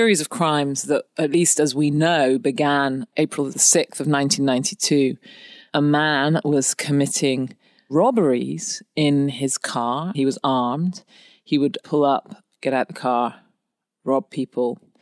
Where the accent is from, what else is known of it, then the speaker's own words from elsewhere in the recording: England, United Kingdom; now in New Orleans, United States; When I say at home, obviously, I'm from England.